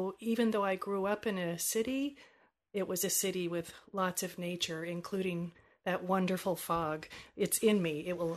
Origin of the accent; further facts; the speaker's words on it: San Francisco, California, United States; Well, I grew up in San Francisco, and the home I grew up in was a dangerous place for a child.